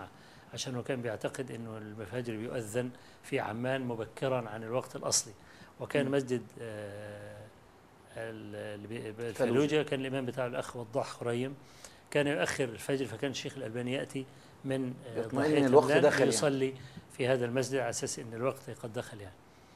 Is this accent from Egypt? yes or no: yes; Egypt; أنا جاي من مصر مخصوص، وأنا طالب علم فقير